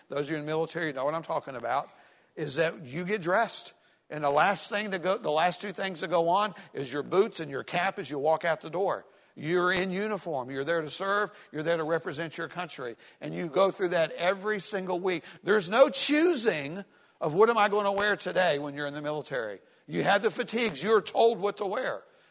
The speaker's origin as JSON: {"language": "English", "region": "Tennessee", "country": "United States", "tie": "born or raised there", "also_born_or_lived": "Florida", "said": "I was from Florida, grew up in East Tennessee."}